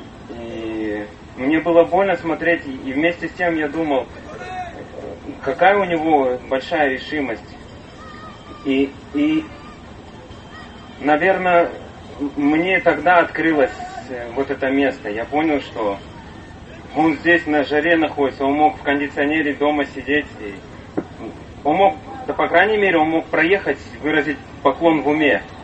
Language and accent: Russian; Far East, Russia; now in Moldova; я с Дальнего Востока и живу в Молдове сейчас.